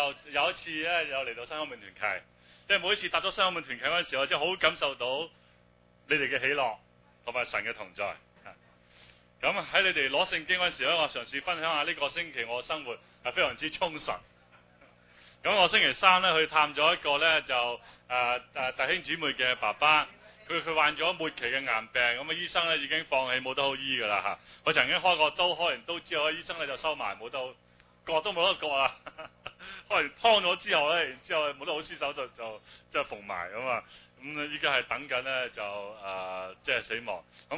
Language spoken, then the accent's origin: Cantonese; China; 咁我哋中國人雖